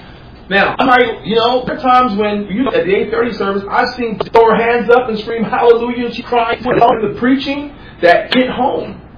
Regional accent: United States; but as an American, as a retired soldier

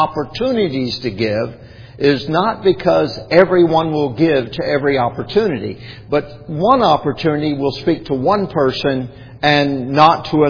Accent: Bible Belt, United States; now in Oregon, United States; I grew up in the Bible Belt where there was nothing like that on a Sunday.

